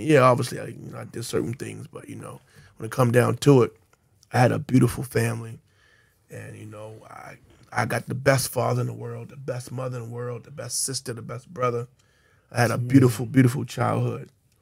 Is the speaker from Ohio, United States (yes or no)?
yes; Canfield, Ohio, United States; You know, we just outside the city. So I'm from Canfield, man, and there was nothing but real guys around there.